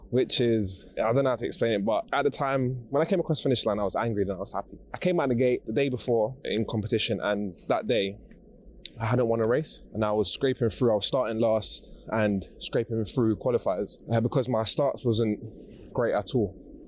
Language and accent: English; Peckham, London, United Kingdom; I'm from Peckham. It's not a place where Olympians are born and bred.